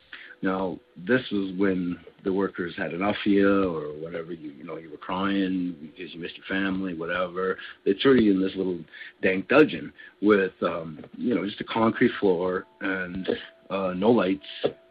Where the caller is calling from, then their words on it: Calgary, Alberta, Canada; I'm calling from Calgary, Alberta.